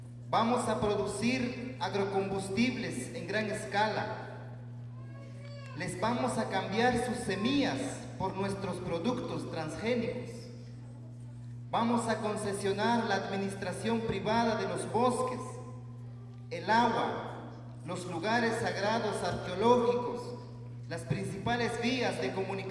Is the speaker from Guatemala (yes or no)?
yes; Guatemala; Es importante empezar a abordar temas interesantes para nuestra Guatemala.